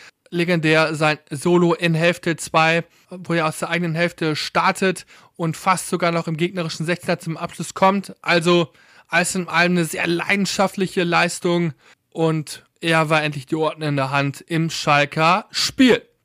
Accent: Cologne, North Rhine-Westphalia, Germany; ich als Kölsche Jung

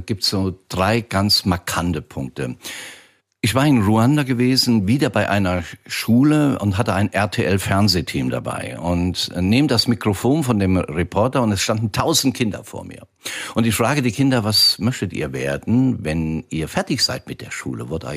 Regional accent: Rhineland-Palatinate, Germany; ich bin ja Westerwälder, gell? Und liebe ja meine Heimat in Rheinland-Pfalz.

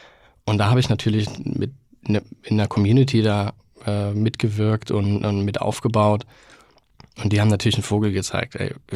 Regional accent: Chemnitz, Saxony, Germany; born or raised there

